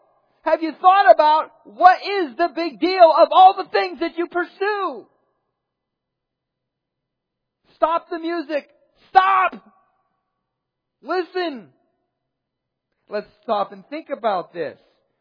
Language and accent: English; Erie, Pennsylvania, United States; I was raised in Erie, Pennsylvania